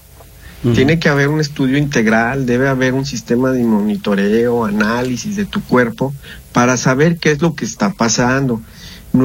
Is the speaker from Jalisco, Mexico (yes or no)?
yes; Guadalajara, Jalisco, Mexico; now in Germany; Hombre, ¿no nos merecemos eso como tapatíos?